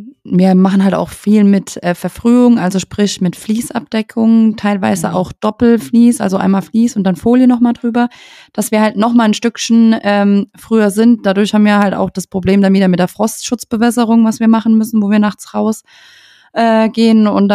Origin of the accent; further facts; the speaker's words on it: Rhineland-Palatinate, Germany; also wenn du in hoch angesehene Restaurants bei uns in der Pfalz da hingehst, ne, und dann gibt es immer so Pelzerteller